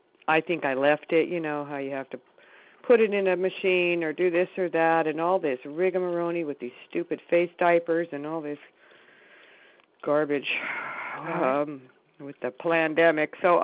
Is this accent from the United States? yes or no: yes; Everett, Washington, United States; I'm a client from Washington State, Everett, Washington.